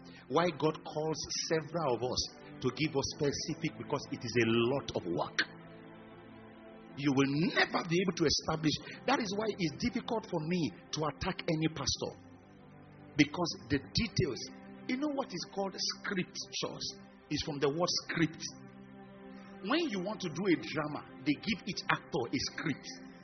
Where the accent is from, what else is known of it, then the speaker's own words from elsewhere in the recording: Lagos, Nigeria; now in Ilorin, Nigeria; I grew up in Lagos. All my life has been there. That's where all my family folks are.